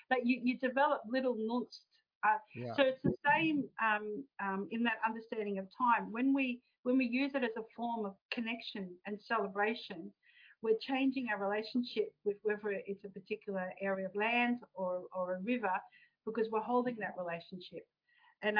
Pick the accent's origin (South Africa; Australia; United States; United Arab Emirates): Australia; Like down to myself as an Australian woman visiting